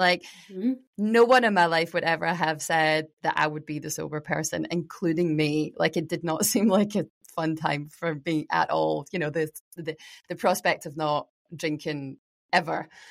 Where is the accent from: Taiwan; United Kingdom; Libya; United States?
United Kingdom; Glasgow, Scotland; I grew up in Glasgow with a, you know, Irish Scottish family.